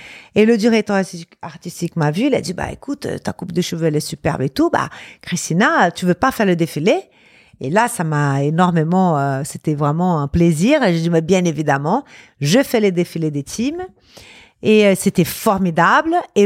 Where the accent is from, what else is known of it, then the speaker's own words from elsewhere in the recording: Rio de Janeiro, Brazil; Ouais, je suis de Rio.